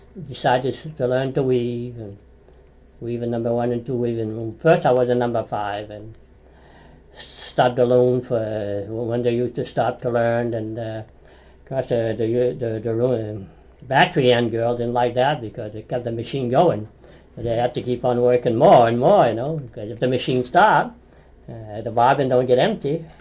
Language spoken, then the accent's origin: English; Auburn, United States; born there; I was born right here on Main Street in Auburn. We were born in a house. We were not born in a hospital then, you know.